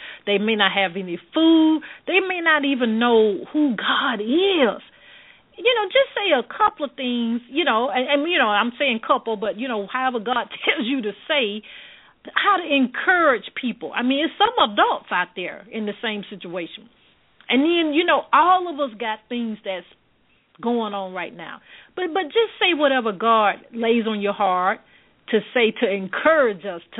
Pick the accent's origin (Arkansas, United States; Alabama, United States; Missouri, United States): Alabama, United States; Birmingham; now in Atlanta, United States; You going to my hometown, Birmingham, then going to Carolinas, and then Atlanta, where I reside now.